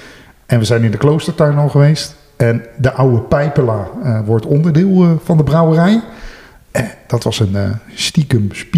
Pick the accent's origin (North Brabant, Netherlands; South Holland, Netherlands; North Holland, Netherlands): South Holland, Netherlands; The Hague; ik ben opgegroeid in de Haagse binnenstad, maar ik kende het helemaal niet.